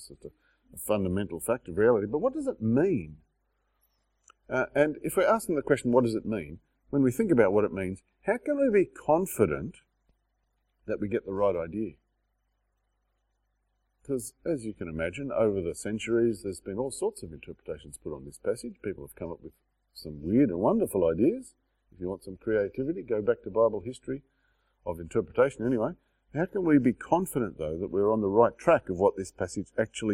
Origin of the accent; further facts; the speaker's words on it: Australia; We share if we're Australian. We know what a galar is.